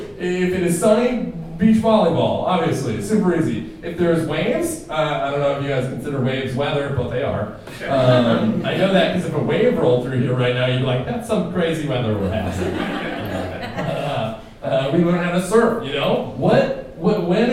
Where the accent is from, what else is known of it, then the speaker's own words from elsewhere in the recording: Canada; I am from Canada, and it's very nice to be here.